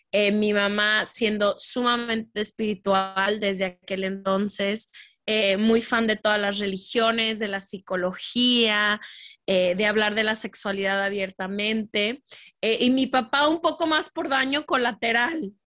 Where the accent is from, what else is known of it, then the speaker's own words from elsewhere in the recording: Guadalajara, Jalisco, Mexico; nací en México, crecí en Guadalajara toda mi vida